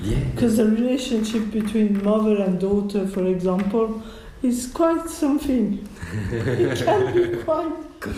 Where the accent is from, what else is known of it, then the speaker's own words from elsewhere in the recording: Italy; Because I come from Italy, you know.